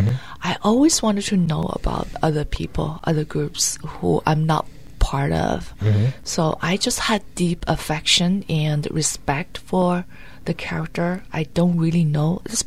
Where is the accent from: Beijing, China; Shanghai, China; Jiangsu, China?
Jiangsu, China; Yangzhou; English is a second language; That book was set in Nanjing, but I grew up in Yangzhou. That's a city 4 hours away by bus.